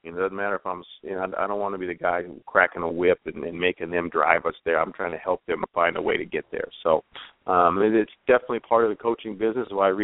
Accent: Billings, Montana, United States; I'm from Billings, Montana, and I'm out in a camp in Salem

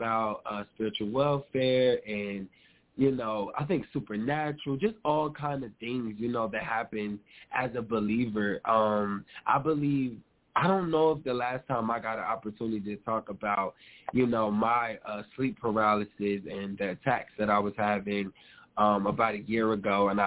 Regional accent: New Jersey, United States; And he's from Indiana. I'm from Jersey.

